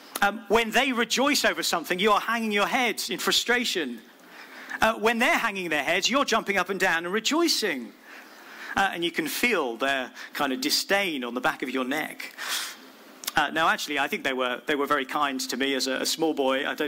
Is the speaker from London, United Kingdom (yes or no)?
yes; London, United Kingdom; I grew up in Southeast London